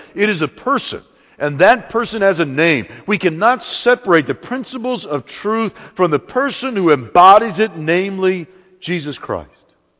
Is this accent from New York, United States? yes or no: no; California, United States; born there; I come from the West Coast by birth. I was born in California. I tell people I got out as quickly as I could, but I was born there.